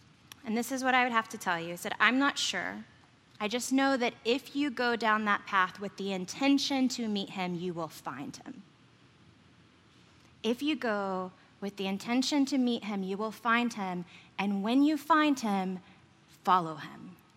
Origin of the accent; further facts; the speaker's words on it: Texas, United States; So for me, growing up in East Texas, the forest is a sacred place.